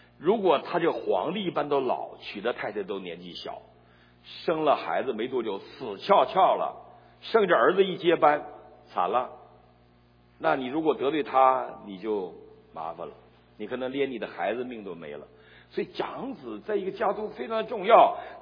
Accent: Northeast China, China; 这我们中国叫鸡蛋汤、蛋花汤，我们东北人就会做这两种汤

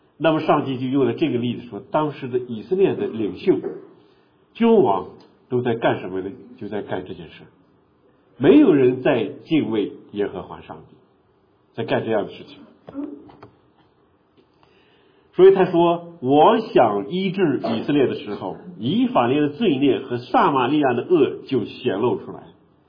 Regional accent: China; 我们中国人

